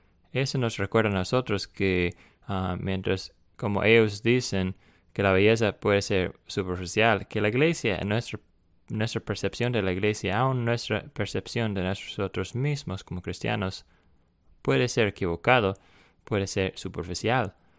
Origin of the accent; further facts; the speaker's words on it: South Carolina, United States; el área donde yo vine de Carolina